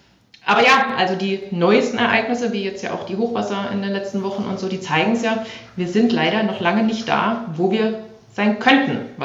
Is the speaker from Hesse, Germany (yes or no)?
yes; Frankfurt, Hesse, Germany; wenn ich an meine Heimat Frankfurt denke